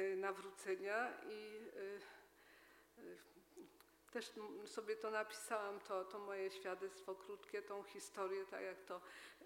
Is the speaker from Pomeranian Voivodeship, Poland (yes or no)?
no; Brzeg, Opole Voivodeship, Poland; born there; now in Cieszyn, Poland; nie jestem tutaj od zawsze w Cieszynie, że nie byłam od urodzenia cieszynianką i urodziłam się w Brzegu. Tam też w wieku przedszkolnym w Brzegu uczęszczałam, bywałam z rodzicami w kościele zielonoświątkowym